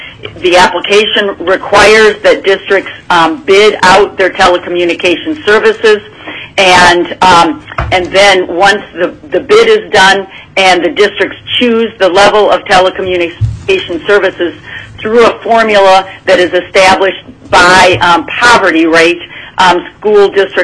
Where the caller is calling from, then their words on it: Point Hope, Alaska, United States; the school I'm sitting in today, Point Hope, I'm calling from Point Hope, Alaska